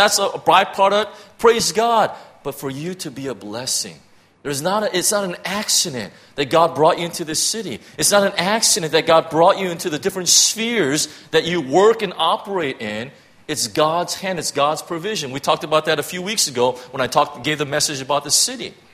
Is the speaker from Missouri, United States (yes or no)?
no; Irvine, California, United States; I'm a suburban guy, right? I grew up in Irvine, California. You can't get any more suburbs than that, right?